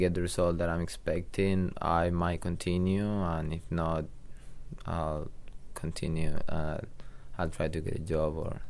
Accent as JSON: {"language": "English", "country": "Argentina", "tie": "born or raised there", "also_born_or_lived": "Texas", "lives_now": "Mobile, United States", "said": "The weather here in Mobile, for example, is like really hot during summer, but it's humid, and back home it can get really hot, but it's like really dry."}